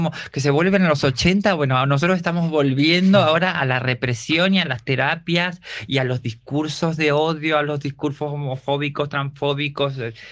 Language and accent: Spanish; Rosario, Santa Fe, Argentina; now in Spain; No, pero vengo de Rosario y vendí un ordenador para venir a España.